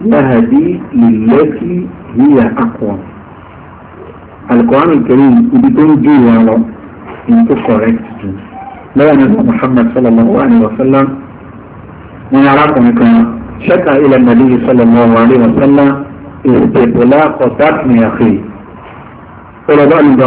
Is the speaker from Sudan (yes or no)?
yes; Sudan; أنا من السودان